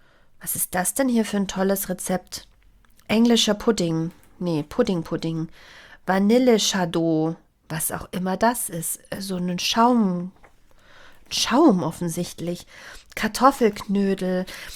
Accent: Bavaria, Germany; born there; Ich bin ja gebürtige Bayerin.

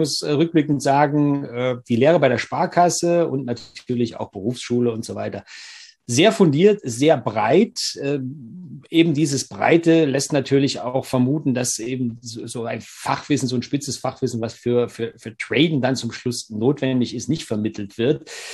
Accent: Thuringia, Germany; wir als Thüringer

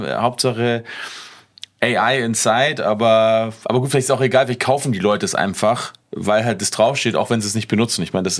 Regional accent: East Germany, Germany; born there; ich lebe ja gerade in Schwaben und bin geborener Ossi

